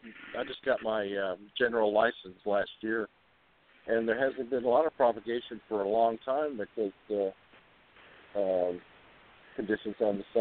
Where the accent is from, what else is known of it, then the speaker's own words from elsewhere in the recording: Minnesota, United States; You know, German, Swedish. And we're both from Minnesota, that kind of thing.